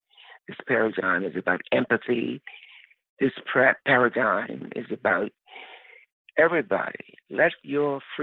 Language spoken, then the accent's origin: English; Baltimore, Maryland, United States; moved away as an adult; growing up in Baltimore, Maryland, I was aware of it. This is before I went away to go to college and before I lived as a Chicago actor and before I arrived in New York in 1973